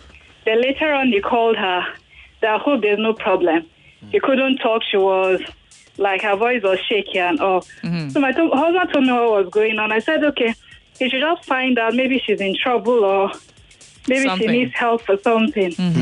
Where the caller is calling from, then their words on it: Lagos, Nigeria; I'm calling from Lagos.